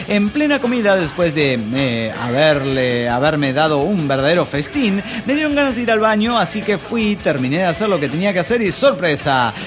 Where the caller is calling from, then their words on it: Toluca, State of Mexico, Mexico; de Toluca, México.